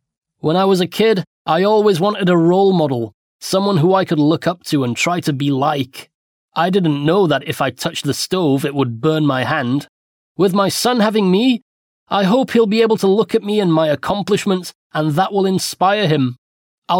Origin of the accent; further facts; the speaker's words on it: Bridgeport, Connecticut, United States; People hear Connecticut and think of white picket fences, but in fact, Bridgeport is the 9th most dangerous city in the United States.